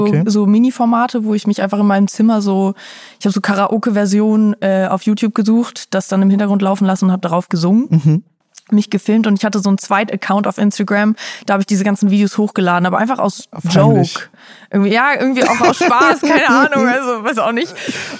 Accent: Hamburg, Germany; also born or lived in Munich / Hannover; ich bin 25, ich komme gebürtig aus München, bin dann nach Hamburg gezogen und da lange aufgewachsen, am Stadtrand.

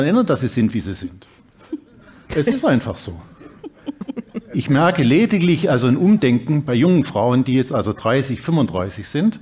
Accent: Dresden, Saxony, Germany; jetzt kommen sie in Berlin vorbei, in Dresden, meiner Heimatstadt

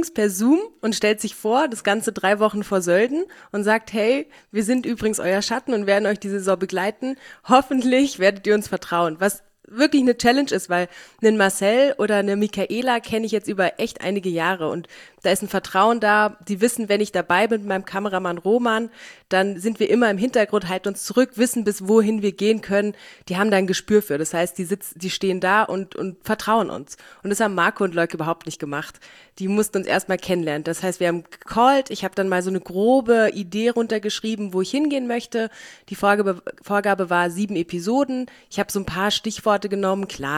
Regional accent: Berlin, Germany; Ich komme nämlich aus Berlin eigentlich und jeder fragt mich, wie kann man da Skifahren?

